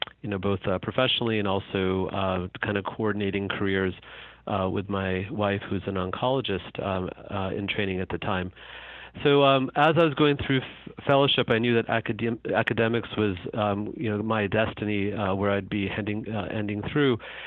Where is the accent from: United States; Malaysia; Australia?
United States; Rochester, New York; And I was really fortunate growing up in Rochester, New York, to have Dr. G.N. Rao